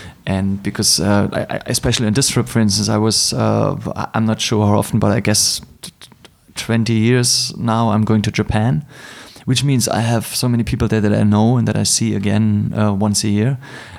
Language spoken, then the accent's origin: English; Berlin, Germany; I'm hardly in my hometown in Berlin for a long time.